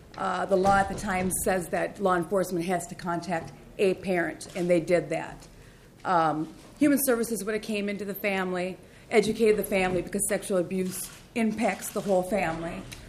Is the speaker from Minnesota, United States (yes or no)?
yes; Clara City, Minnesota, United States; I'm from Clara City.